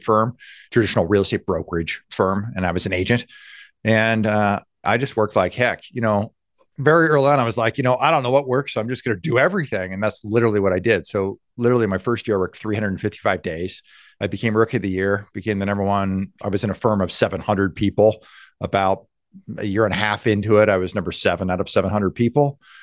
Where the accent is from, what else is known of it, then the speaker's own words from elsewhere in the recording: Des Moines, Iowa, United States; So I grew up in Des Moines, Iowa, went to school over at the University of Nebraska at Omaha.